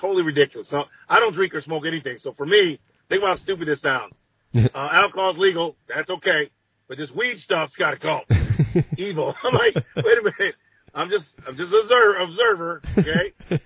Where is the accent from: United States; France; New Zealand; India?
United States; Ann Arbor, Michigan; now in Detroit, United States; So I grew up in Ann Arbor, and I came to Detroit, and they act like a joint is like the end of the world.